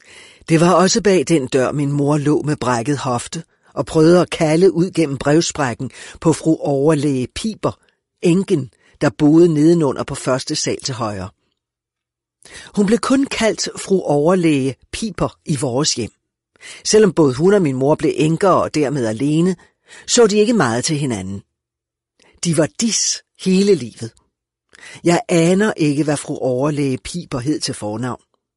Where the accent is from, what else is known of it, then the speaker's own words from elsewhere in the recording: Ringsted, Zealand, Denmark; moved away as an adult; Jeg forlod Ringsted og mit barndomshjem, da jeg var 18 år.